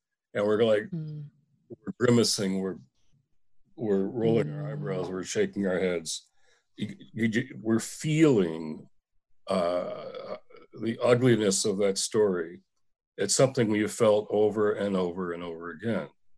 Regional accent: Michigan, United States; I'm from Michigan.

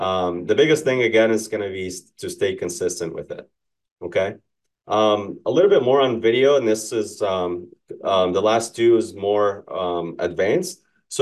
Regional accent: New Jersey, United States; so again, you guys know I'm from New Jersey.

